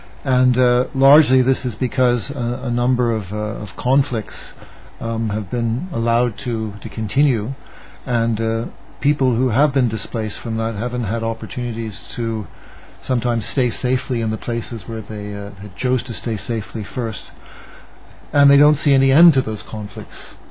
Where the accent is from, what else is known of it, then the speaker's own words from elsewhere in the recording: Canada; it's also countries like my home country, Canada